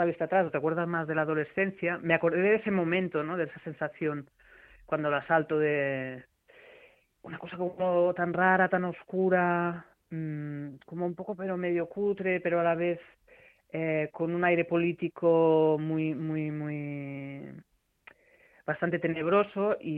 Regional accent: Barcelona, Catalonia, Spain; yo soy de Barcelona, pero yo soy de un barrio de montaña, que me gustan más que los barrios de playa, ¿eh?

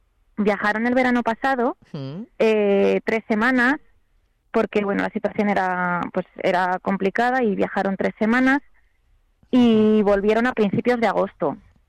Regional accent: Spain

